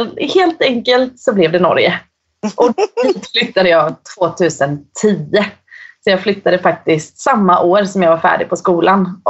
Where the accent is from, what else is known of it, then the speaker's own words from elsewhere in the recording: Stadskällan, Sweden; moved away; Då jobbade jag på en frisörsalong som var i min hemby som heter Stadskällan.